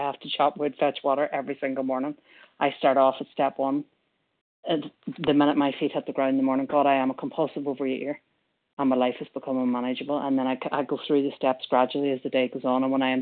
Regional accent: Ireland; now in Manchester, United Kingdom; I'm based in Manchester, Irish, but based in Manchester in the UK.

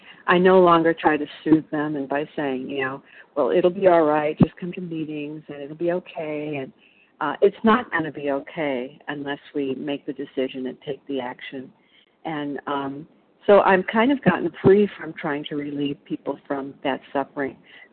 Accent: Illinois, United States; I'm from Illinois.

